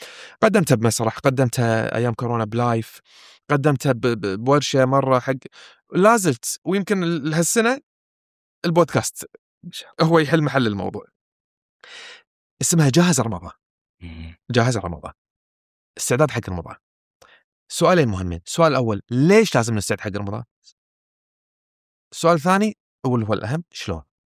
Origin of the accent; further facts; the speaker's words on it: Kuwait; احنا عندنا بالكويت عادة نكتنون